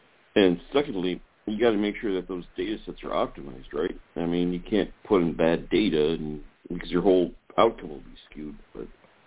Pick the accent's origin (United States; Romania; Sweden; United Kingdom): United States; West Lafayette, Indiana; my dad was a professor at Purdue, and I'm actually from West Lafayette.